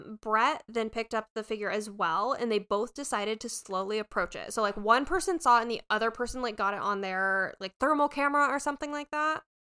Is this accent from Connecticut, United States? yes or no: yes; Moosup, Connecticut, United States; I grew up in Moosup, and me and my friend went there with our two girlfriends when we were younger